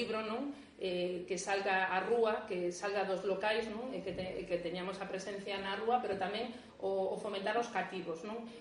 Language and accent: Galician; Redondela, Galicia, Spain; Todos os sabemos, tanto os que somos de Redondela como os que non, que Redondela é de calle, de rúa, non?